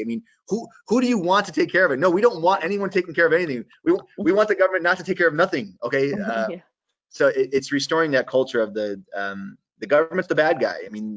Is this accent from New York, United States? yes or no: yes; Watertown, New York, United States; My mom was the first woman councilwoman in the town I grew up in Watertown.